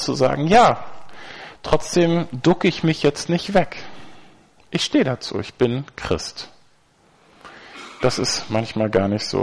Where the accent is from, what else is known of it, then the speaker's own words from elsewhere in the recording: Schleswig-Holstein, Germany; Ich komme aus Nordfriesland.